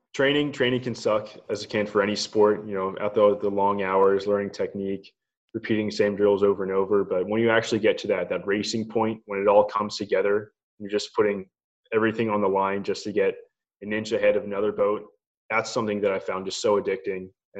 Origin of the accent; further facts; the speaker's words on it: Jacksonville, Florida, United States; also born or lived in Philadelphia; Well, I was born in Philadelphia, and my family moved down to Jacksonville in 2005. I've kind of grown up with the community, even if it wasn't born here.